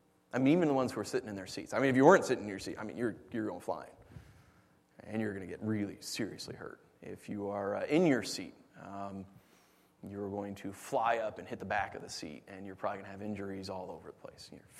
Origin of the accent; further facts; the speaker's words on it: New York, United States; When I was a kid and growing up in New York, we didn't have seatbelts on buses.